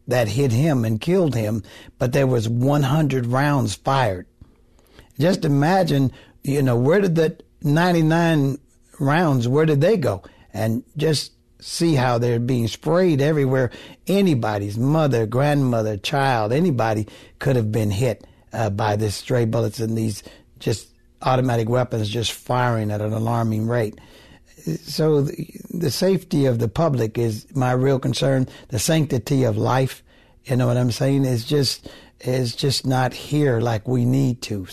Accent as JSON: {"language": "English", "town": "Oakland", "region": "California", "country": "United States", "tie": "born or raised there", "also_born_or_lived": "Berkeley", "said": "No, I was born in Berkeley, but I grew up in Oakland. I've lived here 67 years."}